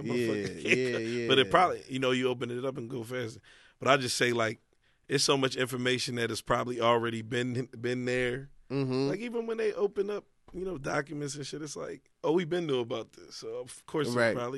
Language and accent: English; Philadelphia, Pennsylvania, United States; I was just like, I'm from Philly. Like, we had... I'm older, so it's like I grew up in Winfield